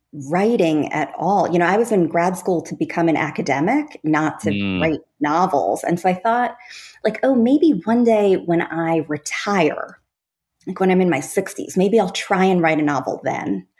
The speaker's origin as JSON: {"language": "English", "region": "New York", "country": "United States", "tie": "born or raised there", "said": "I am the daughter of South Asian immigrants. I grew up on Long Island."}